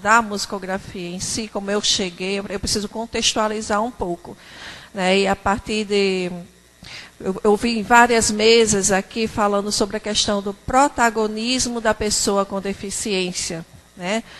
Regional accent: Northeast Region, Brazil; born there; accent: Nordeste; Sou descendente de coreanos, mas um coreano nascido no Brasil, né? E no Nordeste brasileiro. Daí o meu sotaque, né? Bem carregado.

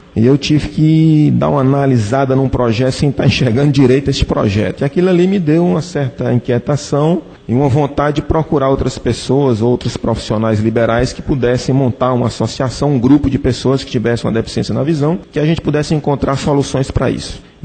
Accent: Juazeiro do Norte, Ceará, Brazil; born there; now in Fortaleza, Brazil; minhas mudanças da cidade de Juazeiro do Norte, onde eu nasci, para Fortaleza

